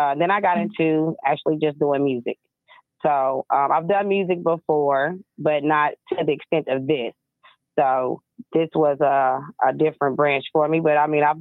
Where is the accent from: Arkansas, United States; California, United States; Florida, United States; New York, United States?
Arkansas, United States; now in Lawton, United States; I am located in Lawton, Oklahoma. I'm originally from Arkansas, I can't really say I'm all the way from Arkansas if I've lived in Oklahoma half the time.